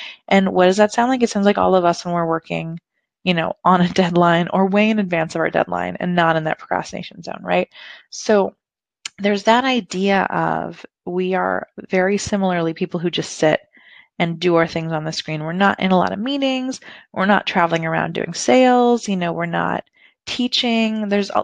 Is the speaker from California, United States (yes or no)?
yes; California, United States; And it's interesting because I grew up in Silicon Valley